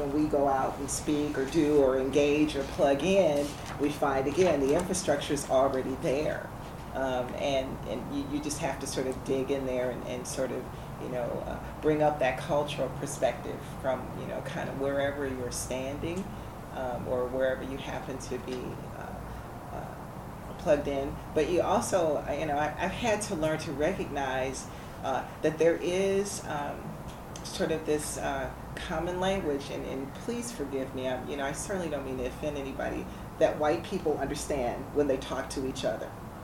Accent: the South, United States; they needed to respect the fact that I was from the South

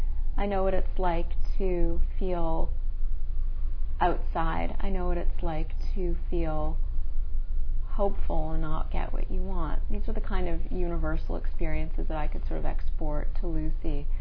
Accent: Toronto, Ontario, Canada; I'm Jewish. I'm a first-generation Canadian. I grew up in Toronto.

